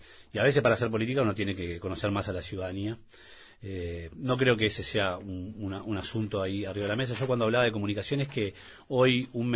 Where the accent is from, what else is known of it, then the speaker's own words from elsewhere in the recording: Uruguay; nosotros como uruguayos nos sentimos que vivimos en una sociedad que tiene un alto nivel de politización